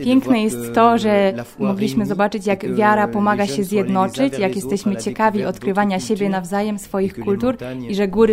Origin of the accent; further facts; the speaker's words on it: France; Polish is a second language; Ja pochodzę z Francji, u nas kościół jest bardzo niewielki, za to dynamiczny